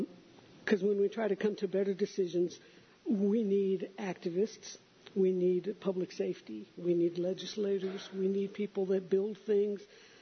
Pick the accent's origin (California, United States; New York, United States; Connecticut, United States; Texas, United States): Texas, United States; I grew up in Texas, and my dad used to take me to rural counties, and there was a jail there.